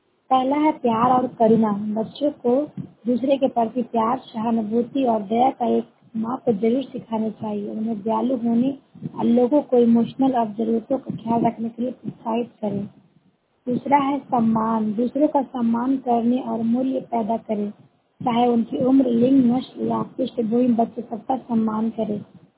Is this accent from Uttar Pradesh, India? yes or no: no; Indore, Madhya Pradesh, India; और मैं प्रखंड इंदौर से हूँ।